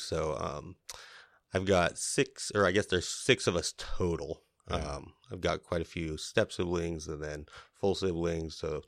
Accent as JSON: {"language": "English", "town": "Warrenton", "region": "Oregon", "country": "United States", "tie": "born or raised there", "said": "I'm from here in Astoria, born and raised in Warrenton, so always been local."}